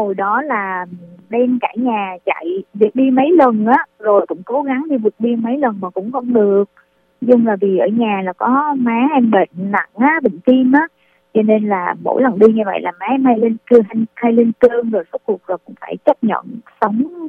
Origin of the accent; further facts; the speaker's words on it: Nha Trang, Khanh Hoa, Vietnam; hiện nay em đang sống ở Nha Trang ạ. Em sống, em lớn lên tại Nha Trang luôn ạ.